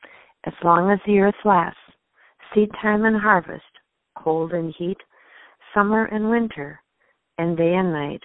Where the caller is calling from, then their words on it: Webster, Wisconsin, United States; I'm calling from Webster, Wisconsin.